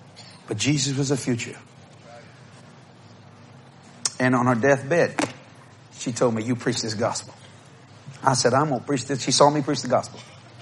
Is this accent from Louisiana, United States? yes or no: yes; Louisiana, United States; You understand something, lady? We're Cajun people. We talk like that.